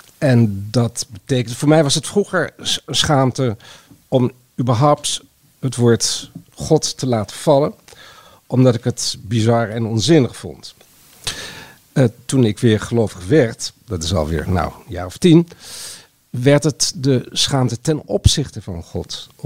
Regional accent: Overijssel, Netherlands; Dat was ook weer in Oldenzaal, waar ik ben opgegroeid in de buurt van.

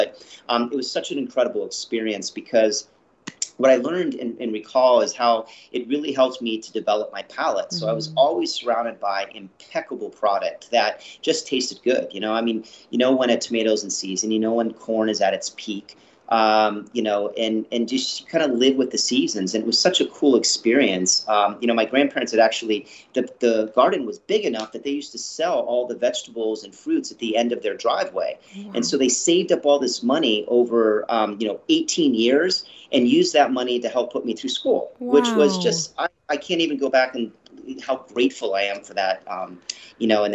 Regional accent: Boston, Massachusetts, United States; born there; now in Los Angeles, United States; I was born in Boston, actually, but have been living in LA for over 20 years now. So I feel like I definitely am a true Angeleno at this point.

